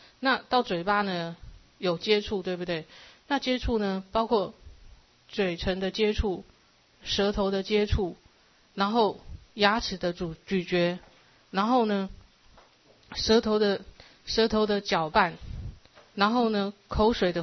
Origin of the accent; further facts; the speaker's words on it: Taiwan; 我们台湾人到那边花很多的这个金钱时间啊，还有环境上的这个不适应